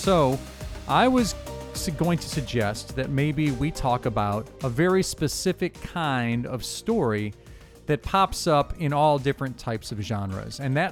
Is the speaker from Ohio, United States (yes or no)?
yes; Cleveland, Ohio, United States; I'm from Cleveland, and I know it's a real point of pride for Clevelanders to have that Hall of Fame there.